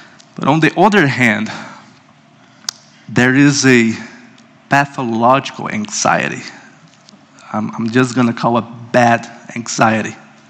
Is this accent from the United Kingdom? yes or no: no; Brazil; Recently, a research pointed out that Brazil, my home country, has the most anxious population in the world, according to the World Health Organization. I was shocked by that. That means that I come from a country and a culture that is sunk in anxiety.